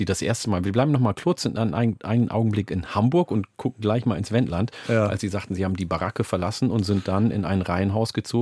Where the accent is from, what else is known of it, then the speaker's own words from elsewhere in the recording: Ethiopia; German is a second language; now in Germany; Ich bin in Äthiopien geboren und aufgewachsen